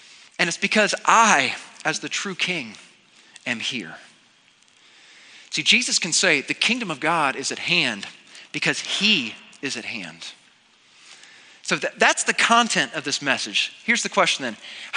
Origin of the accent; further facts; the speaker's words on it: Missouri, United States; now in Fort Worth, United States; So I grew up in Missouri, and the only time that you ever heard a weather siren, it meant get to the basement right away.